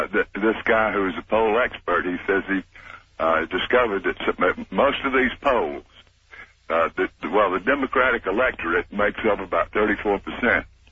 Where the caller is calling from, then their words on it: New Orleans, Louisiana, United States; Yeah, I'm calling from New Orleans.